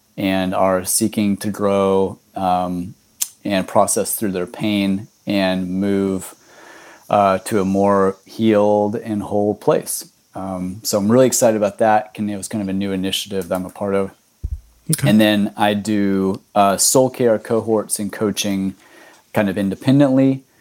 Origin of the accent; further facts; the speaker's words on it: Texas, United States; now in Miami, United States; And I grew up in Texas and I've been in Miami for almost 11 years now